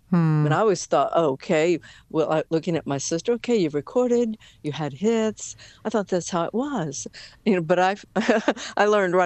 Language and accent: English; Wabash, Indiana, United States; also born or lived in Kentucky; I was born in Kentucky, but about 4 years of age, we moved to Wabash, Indiana.